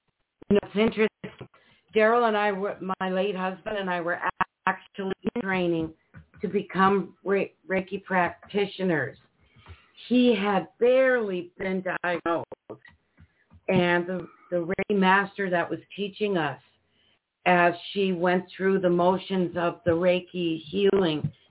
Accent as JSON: {"language": "English", "country": "United States", "said": "We are from here in the United States."}